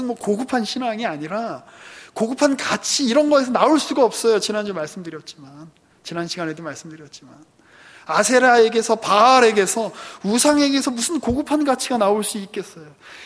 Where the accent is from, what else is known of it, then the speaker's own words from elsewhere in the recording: South Korea; 우리는 떡국을 먹고 뭐 추석 때는 송편을 빚어 먹고 하면서 아 우리는 한국 사람이구나라는 거를 알듯이